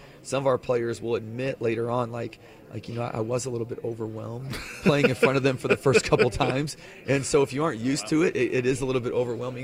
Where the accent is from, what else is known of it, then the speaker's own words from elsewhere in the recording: Chicago, Illinois, United States; I'm from Chicago, and so we do have Malnati's Pizza down here.